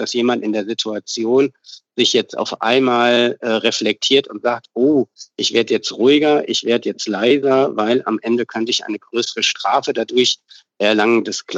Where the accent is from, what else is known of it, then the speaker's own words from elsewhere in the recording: Berlin, Germany; mein Team und ich, wir kommen aus Berlin